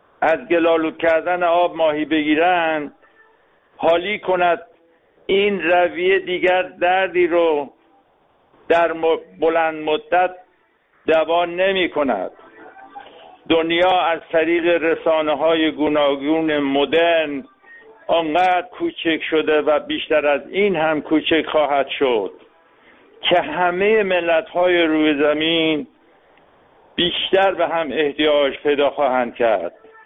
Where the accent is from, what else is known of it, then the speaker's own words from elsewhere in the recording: Iran; من به عنوان یک ایرانی که همیشه خواهان صلح در ایران و تمام جهان هستم